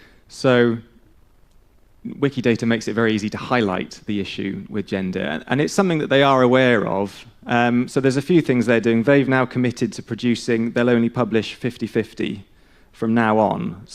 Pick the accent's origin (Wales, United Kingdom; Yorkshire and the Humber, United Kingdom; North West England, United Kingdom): Wales, United Kingdom; Aberystwyth; all the politicians that were born in Aberystwyth, which is my hometown